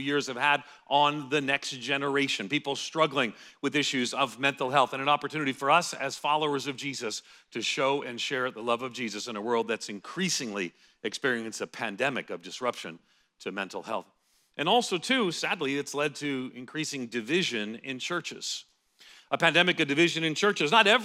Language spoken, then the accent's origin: English; United States; I recognize the last thing you want to hear as an American give you advice about just about anything.